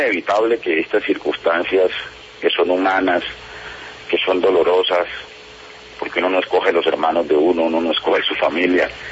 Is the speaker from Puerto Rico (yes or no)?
no; Valledupar, Cesar, Colombia; Nosotros, con mi papá y mi mamá, nos criamos en Valledupar.